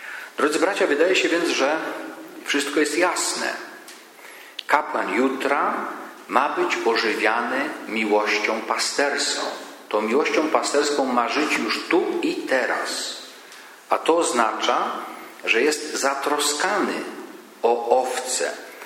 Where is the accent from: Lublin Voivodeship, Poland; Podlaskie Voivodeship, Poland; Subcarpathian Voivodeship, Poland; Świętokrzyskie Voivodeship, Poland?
Świętokrzyskie Voivodeship, Poland; klasztor Złotego Lasu w Rytwianach koło Staszowa w moich rodzinnych stronach.